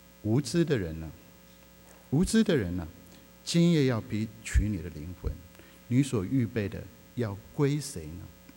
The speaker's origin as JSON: {"language": "Chinese", "country": "China", "said": "我们中国人会说为达目的不择手段"}